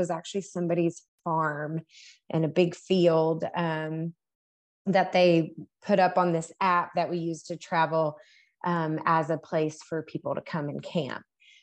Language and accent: English; Damascus, Virginia, United States; Well, so I grew up in Damascus, Virginia, just over the hill a little bit.